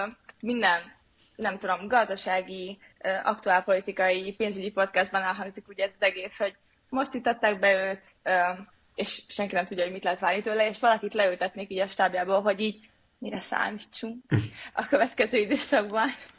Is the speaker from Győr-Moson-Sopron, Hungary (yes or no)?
yes; Győr, Győr-Moson-Sopron, Hungary; Én Győrben fogtam labdát, tehát hogy a Ultimate győri vagyok.